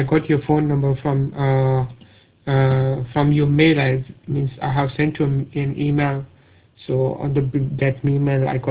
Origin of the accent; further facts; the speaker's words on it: United States; No, I'm from, basically from United States.